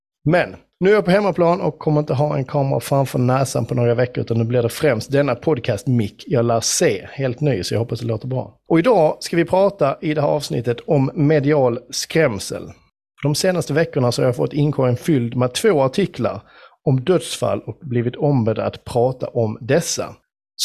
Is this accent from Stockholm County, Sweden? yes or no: no; Skåne, Sweden; accent: Scanian; Du vet också att jag pratar ganska grötig skånska.